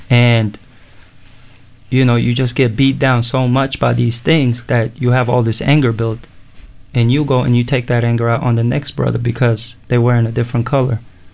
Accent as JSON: {"language": "English", "town": "Seattle", "region": "Washington", "country": "United States", "tie": "born or raised there", "said": "I grew up in Seattle. I grew up in White Center in Seattle. It was an impoverished neighborhood."}